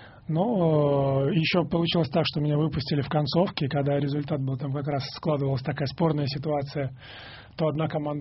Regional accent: Saint Petersburg, Russia; also born or lived in Izhevsk; Поэтому мы, в принципе, родной город все-таки Санкт-Петербург.

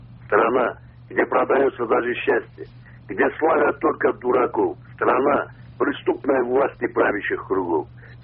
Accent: Makhachkala, Dagestan, Russia; из Махачкалы.

